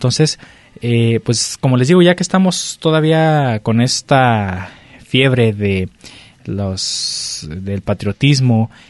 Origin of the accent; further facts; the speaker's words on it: Mexico; una de las cosas que nos identifica también como mexicanos pues es la lucha libre.